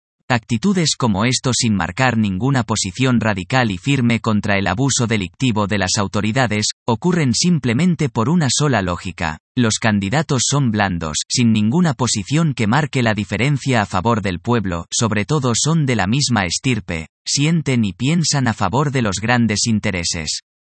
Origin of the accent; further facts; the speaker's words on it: Peru; Como sociedad peruana ya quisiéramos ser el fin supremo de la dignidad y el trabajo rentable para todos